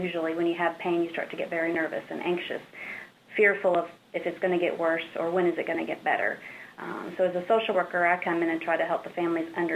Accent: Oklahoma, United States; moved away as an adult; also born or lived in Missouri; now in Michigan, United States; I am originally from Oklahoma and traveled up to Michigan for graduate school after a brief stint in Missouri.

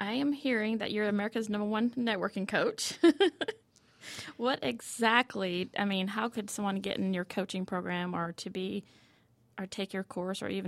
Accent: Louisiana, United States; I'm from Louisiana myself, so I know about the fresh seafood

